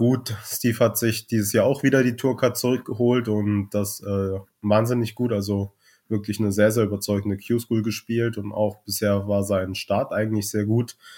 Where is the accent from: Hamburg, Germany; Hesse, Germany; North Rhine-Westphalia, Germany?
Hesse, Germany; born there; Da ich gebürtiger Hesse bin und nur Wahlbayer bin